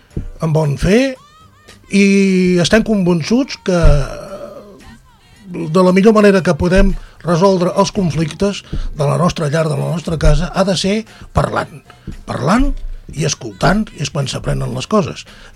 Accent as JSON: {"language": "Catalan", "region": "Catalonia", "country": "Spain", "said": "perquè som catalans, que és la nostra terra"}